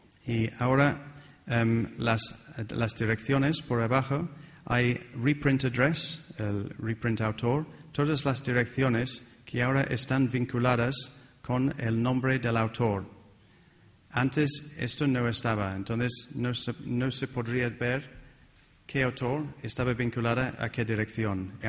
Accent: East Midlands, United Kingdom; Spanish is a second language; Yo vengo de muy cerca de Nottingham, de Sherwood Forest.

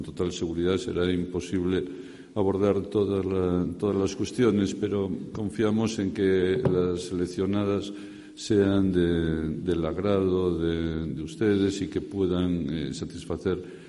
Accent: Galicia, Spain; dado que bueno, pues soy gallego y, por lo tanto, pues todas las actividades que se organizan en Galicia para mí tienen un añadido de afecto

